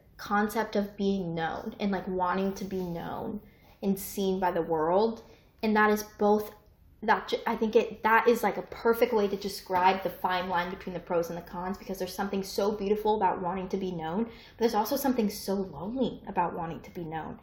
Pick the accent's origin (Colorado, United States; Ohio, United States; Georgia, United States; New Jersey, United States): Colorado, United States; Similarly, like, I mean I'm from Colorado, duh.